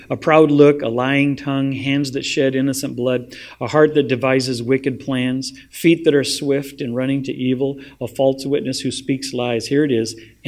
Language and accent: English; Crescent City, California, United States; I ended up back at the church in my hometown where I grew up, Crescent City, California, where I grew up.